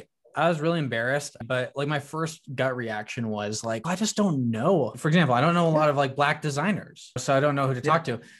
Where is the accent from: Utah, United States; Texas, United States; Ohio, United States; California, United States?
Utah, United States; Like I'm from Utah.